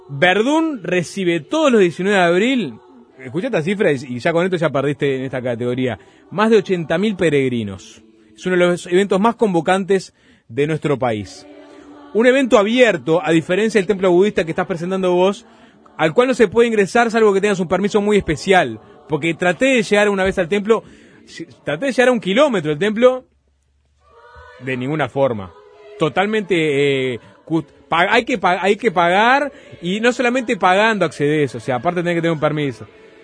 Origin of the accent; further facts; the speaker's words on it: Minas, Lavalleja, Uruguay; por acá soy de Minas.